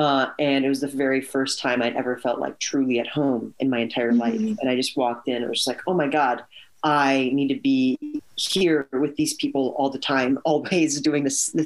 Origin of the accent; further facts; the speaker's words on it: the South, United States; And I'm from the South, so I don't really know how to pronounce this word.